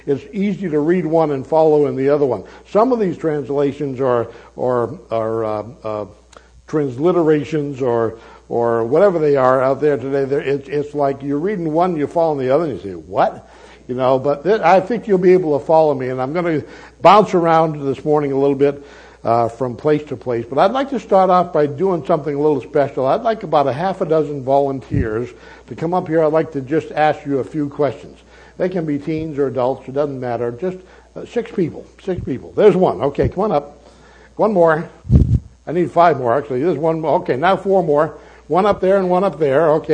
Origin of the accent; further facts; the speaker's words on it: New Hampshire, United States; But I'm from New Hampshire, where the motto is live free or die, right?